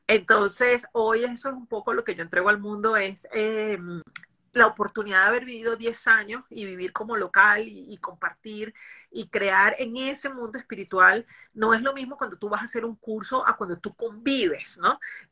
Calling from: Argentina; desde Argentina. Eso me pasa.

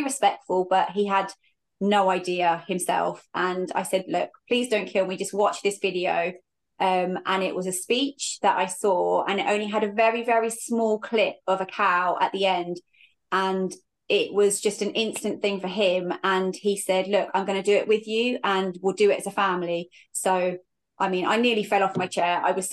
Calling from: East of England, United Kingdom; All the way over in Suffolk from, well, I live kind of in the middle of a field in a really rural farming village.

